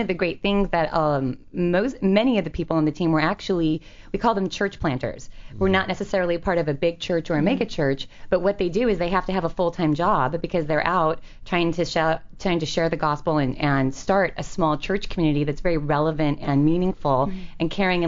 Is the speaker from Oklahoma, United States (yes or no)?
no; San Diego, California, United States; I'm from San Diego.